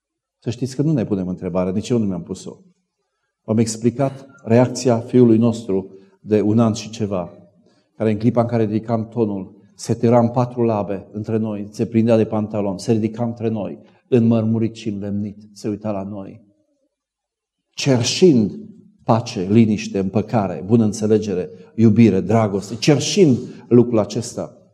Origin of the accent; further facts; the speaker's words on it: Cluj-Napoca, Cluj County, Romania; noi venim din Cluj. Nu din Oltenia.